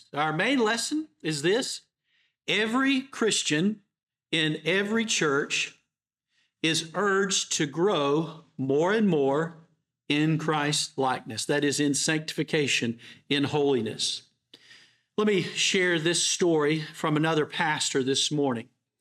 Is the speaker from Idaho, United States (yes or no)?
yes; Idaho, United States; These reserves are like the large tracts of wilderness in my home state of Idaho.